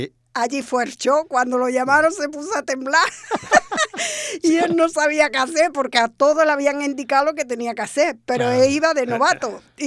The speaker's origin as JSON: {"language": "Spanish", "region": "Andalusia", "country": "Spain", "said": "yo cuando llegué venía de un pueblo de Ronda"}